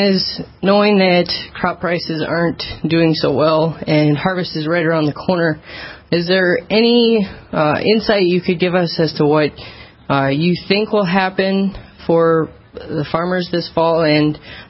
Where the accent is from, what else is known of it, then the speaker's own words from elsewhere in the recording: Velva, North Dakota, United States; I'm from the Velva area.